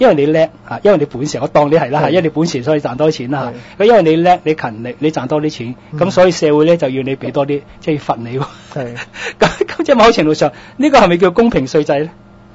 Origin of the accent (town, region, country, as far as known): Hong Kong